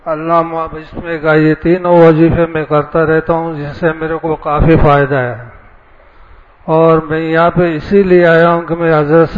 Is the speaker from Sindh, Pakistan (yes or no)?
yes; Karachi, Sindh, Pakistan; میں کراچی سے آیا ہوں.